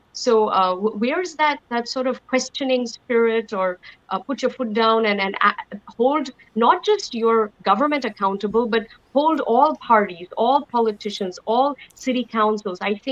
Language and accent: English; India; English is a second language; to me as an Indian, it's laughable